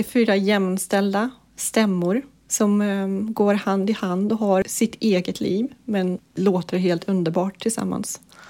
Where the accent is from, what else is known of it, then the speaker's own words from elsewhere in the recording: Denmark; Swedish is a second language; Jag spelar i … tillsammans med Katarina. Jag kommer från Danmark och bor i Köpenhamn.